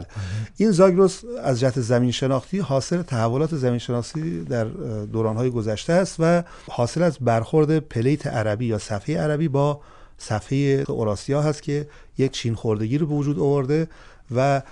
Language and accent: Persian; southern Iran, Iran; چون اهل جنوبی بخوایم تعریف کنیم از رشته کوهی که در دامنه هاش بزرگ شدیم